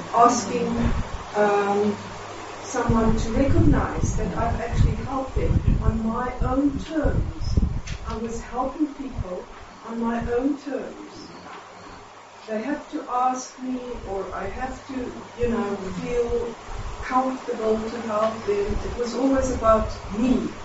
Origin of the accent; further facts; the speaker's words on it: South Africa; I'm from South Africa.